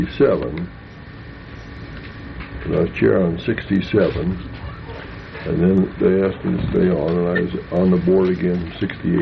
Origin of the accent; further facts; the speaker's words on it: Ogden, Utah, United States; I was born in Ogden in 1917, and I went to public school in Ogden, Utah, and am now a graduate.